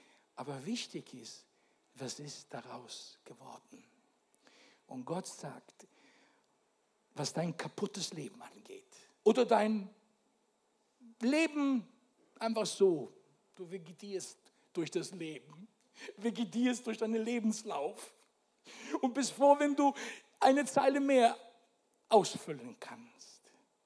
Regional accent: Italy; Sorry, ich bin Italiener

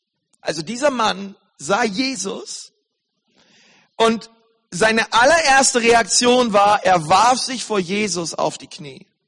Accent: Berlin, Germany; ich bin Berliner.

